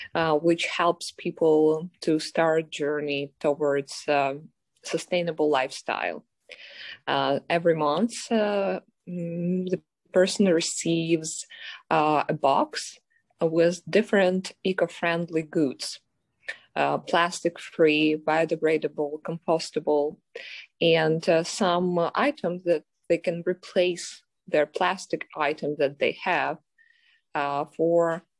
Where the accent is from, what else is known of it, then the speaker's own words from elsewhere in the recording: Ukraine; English is a second language; moved away as an adult; now in United States; I'm from Ukraine, by the way, and I moved to US 4 years ago.